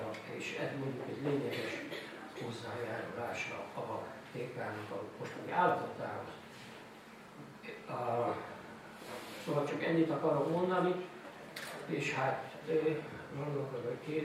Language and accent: Hungarian; Pomáz, Pest, Hungary; Ezt én Pomázon származom, és náluk ez volt a tradíció, hogy ott írta